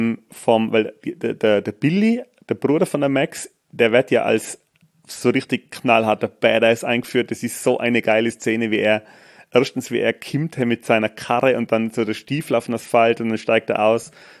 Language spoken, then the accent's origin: German; Tyrol, Austria; ich bin ja aus dem Asserfern